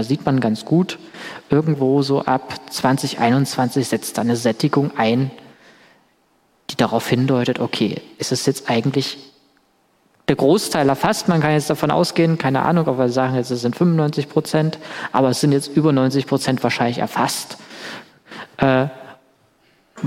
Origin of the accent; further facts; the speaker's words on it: Saxony, Germany; Ich komme aus Sachsen, ich wohne in Sachsen und ich weiß, es gibt da Open Data.